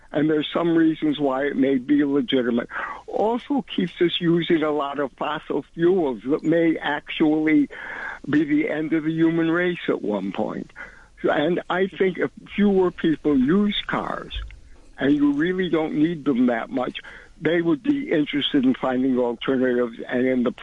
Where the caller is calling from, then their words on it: Williamsburg, New York, United States; I'm calling from Williamsburg.